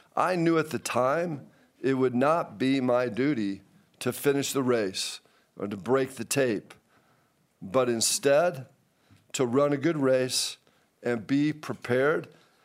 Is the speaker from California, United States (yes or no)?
yes; California, United States; as a sophomore in high school growing up in Southern California